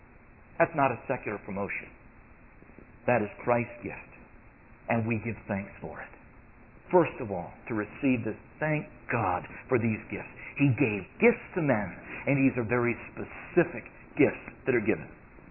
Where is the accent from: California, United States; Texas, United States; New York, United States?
New York, United States; I felt right at home as a New Yorker.